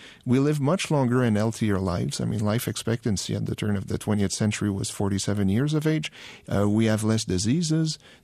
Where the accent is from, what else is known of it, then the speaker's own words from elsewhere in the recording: Quebec, Canada; Where I grew up in Quebec, apples are ready to be picked in September.